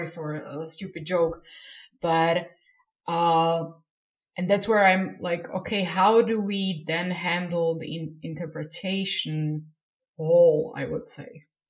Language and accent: English; Slovakia; I come from Slovakia, and Slovakia is trying to run its own digital government